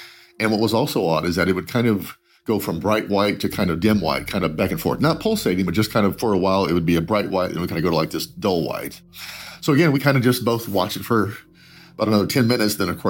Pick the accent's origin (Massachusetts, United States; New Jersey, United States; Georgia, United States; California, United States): California, United States; Redlands; now in Los Angeles, United States; I live in L.A., and of course, I grew up in Redlands.